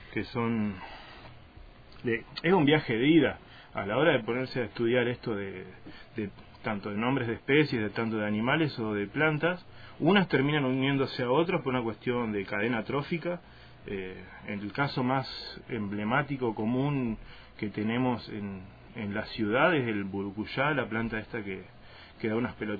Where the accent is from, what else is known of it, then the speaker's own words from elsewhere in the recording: Argentina; Mucha gente que migra después extraña el hecho de esta cosmovisión que solo tenemos los argentinos.